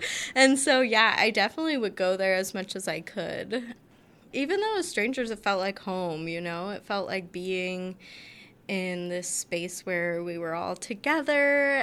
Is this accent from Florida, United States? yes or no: no; Montana, United States; So I grew up in Montana, and then when I went to get my MA, I moved all the way to North Carolina, and I'd never been there, and I was feeling really homesick